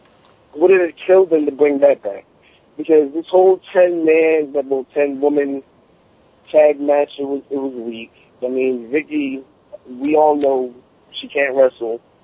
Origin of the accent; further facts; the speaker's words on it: New Jersey, United States; I'm from North New Jersey.